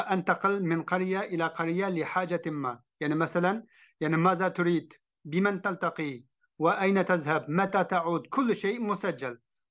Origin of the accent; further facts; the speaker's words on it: Hotan, Xinjiang, China; Arabic is a second language; خاصة يعني للمناطق الجنوبية مثل مدينة خوتن، هي مدينتي، ومن خوتن إلى كاشغر